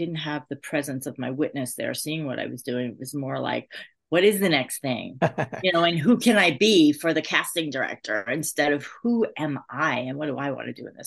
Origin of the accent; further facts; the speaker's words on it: New York, United States; also born or lived in Los Angeles / Sedona; And since I'm from New York, and then so I went from New York pretty much to Los Angeles, it was moving out of New York and living in Sedona